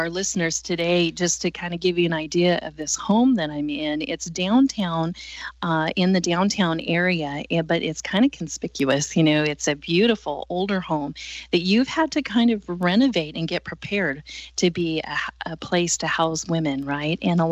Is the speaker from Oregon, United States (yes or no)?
yes; Oregon, United States; moved away as an adult; also born or lived in South Dakota; but I was raised in Oregon, went to high school at Sprague, and then I went to work at Mount Rushmore for the summer of 1989, and I lived in South Dakota for 28 years.